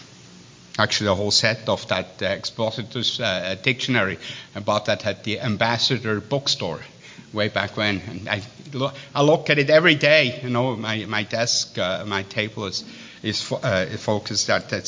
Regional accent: Switzerland; accent: Swiss; Everybody would understand what I'm saying, even in my Swiss accent.

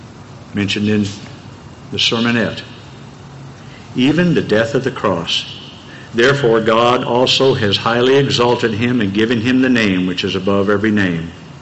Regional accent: Texas, United States; The majority of y'all in here know I was born and raised in Texas. Boy, that's a hard thing to overcome.

